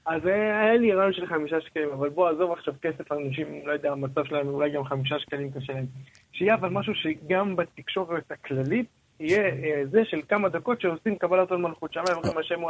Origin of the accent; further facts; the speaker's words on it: Bnei Brak, Tel Aviv District, Israel; אני מבני ברק.